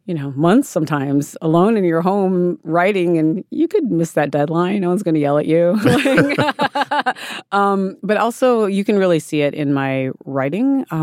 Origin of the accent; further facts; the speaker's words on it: South Dakota, United States; I grew up in South Dakota, where my Lakota people are from, but I was adopted at a young age